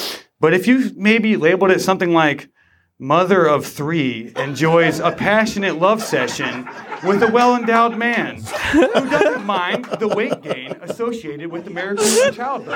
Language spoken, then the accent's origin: English; Michigan, United States; I'm the stoner from Michigan.